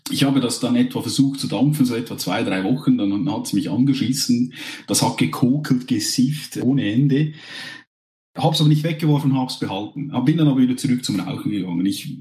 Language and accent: German; Lucerne, Switzerland; Ich komme aus der schönsten Innerschweiz. Ich komme aus dem Kanton Luzern und bin eigentlich auch hier aufgewachsen, ja, in der schönen Zentralschweiz.